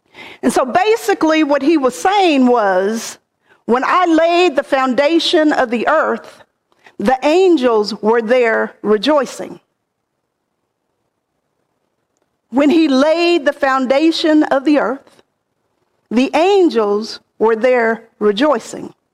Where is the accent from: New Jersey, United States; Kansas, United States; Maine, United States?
Kansas, United States; a little girl, growing up in Kansas, I attended Sunday school. And it was because our daddy